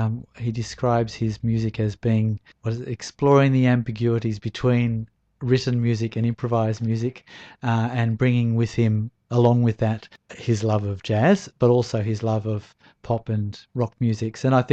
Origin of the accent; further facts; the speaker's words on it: Glasgow, Scotland, United Kingdom; Tony, of course, being another Glaswegian, well, he would call himself a wherever he comes from, the a bit further away from Glasgow.